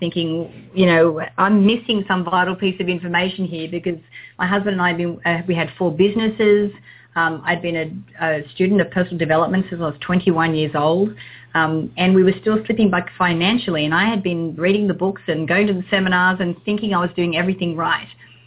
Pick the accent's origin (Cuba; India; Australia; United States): Australia; Sydney, New South Wales; Actually, I'm from Sydney, Australia